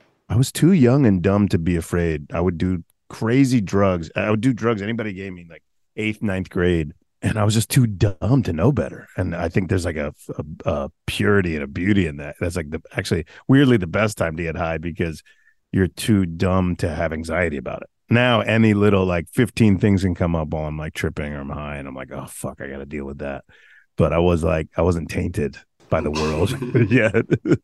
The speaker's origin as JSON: {"language": "English", "region": "Florida", "country": "United States", "said": "I'm from Florida. We've done. I've smoked PCP before."}